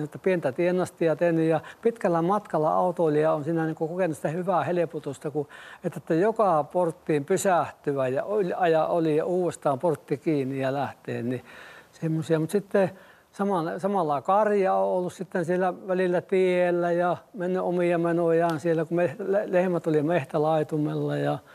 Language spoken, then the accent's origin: Finnish; Jyväskylä, Central Finland, Finland; kun mä ratapialta on kotoisin ja sitten mä näin sen ajan autoliikenteen, millä kun ne tavarat tuli Jyväskylään aina junalla